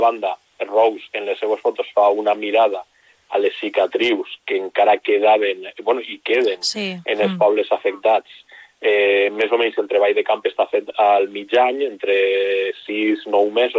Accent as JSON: {"language": "Catalan", "region": "Valencian Community", "country": "Spain", "said": "Per a contar-nos nosaltres mateixos com a valencians la nostra història"}